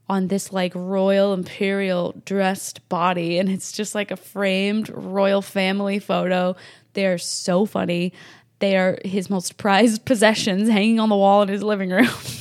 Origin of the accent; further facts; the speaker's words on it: Indiana, United States; I'm from Indiana. We've been through Illinois and Iowa and Ohio plenty of times.